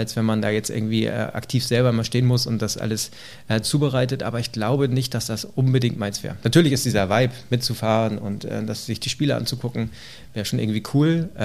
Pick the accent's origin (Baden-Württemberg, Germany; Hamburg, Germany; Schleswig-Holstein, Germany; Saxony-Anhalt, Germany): Hamburg, Germany; Also tatsächlich, ich bin ja gebürtiger Hamburger.